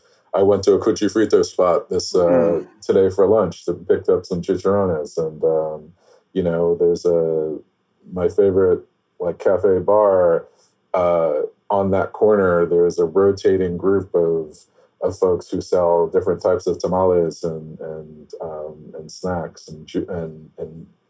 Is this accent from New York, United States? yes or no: yes; New York City, New York, United States; I grew up in Bed-Stuy, which is historically largely, Black American, but it's just across Atlantic Avenue from Crown Heights